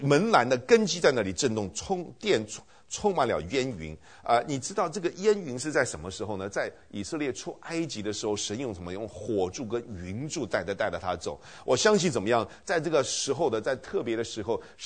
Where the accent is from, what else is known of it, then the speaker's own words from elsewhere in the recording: China; 我们中国人呢，说实在的，不够勤快。